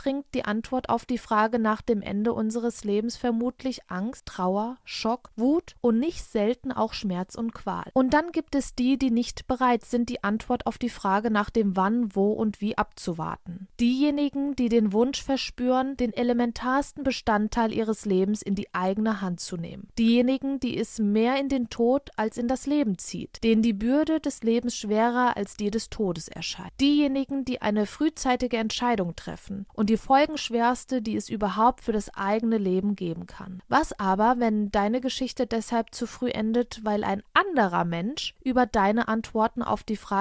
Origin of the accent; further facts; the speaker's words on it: Wächtersbach, Hesse, Germany; Gerade hier in meiner Heimatstadt Wächtersbach gibt es eine Premierenlesung sozusagen